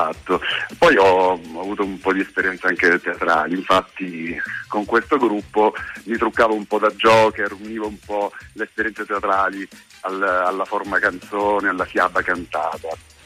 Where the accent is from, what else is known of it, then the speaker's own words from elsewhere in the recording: Messina, Sicily, Italy; moved away as an adult; also born or lived in Palermo / Bologna / Milan; now in Naples, Italy; io ho cambiato tante città, sono di Messina